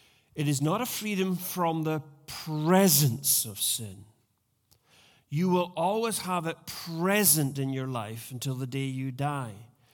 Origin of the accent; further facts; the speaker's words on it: Scotland, United Kingdom; when I read the word freedom as a Scotsman